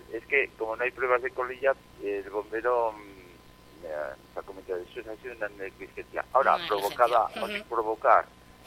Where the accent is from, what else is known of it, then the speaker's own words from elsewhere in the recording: Funes, Navarre, Spain; las jotas llegan a los que somos de Funes, pues nos llegan muchísimo al corazón